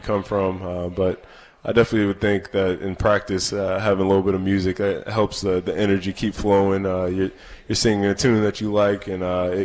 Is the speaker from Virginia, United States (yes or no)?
yes; Virginia, United States; I was actually a Cowboys fan. I grew up outside of Virginia. A lot of people were Redskins fans